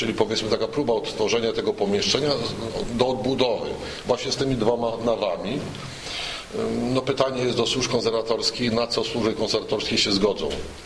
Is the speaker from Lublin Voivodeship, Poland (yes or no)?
no; Legnica, Lower Silesian Voivodeship, Poland; chociaż ja jestem z Legnicy. No, tam się urodziłem, tam chodziłem do szkoły, byłem chrzczony, byłem święcony, także jestem stamtąd